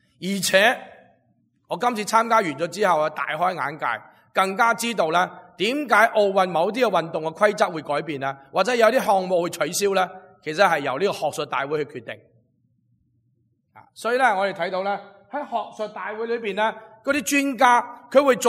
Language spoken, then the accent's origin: Cantonese; China; 我哋中国人啊吓